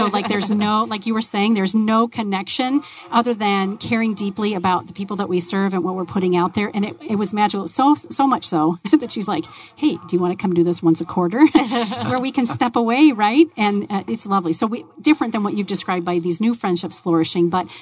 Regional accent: Tempe, Arizona, United States; I grew up here in Tempe, nearby city.

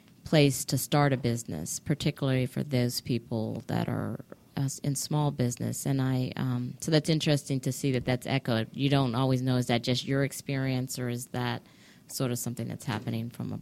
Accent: Washington, District of Columbia, United States; now in Atlanta, United States; So I'm originally from Washington, D.C. I went to school here, so most of my adult life has been here in Atlanta.

